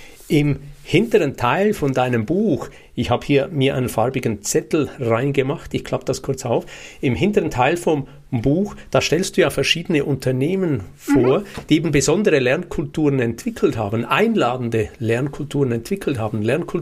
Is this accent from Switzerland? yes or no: yes; Switzerland; ich versuch's mal nachzumachen als Schweizer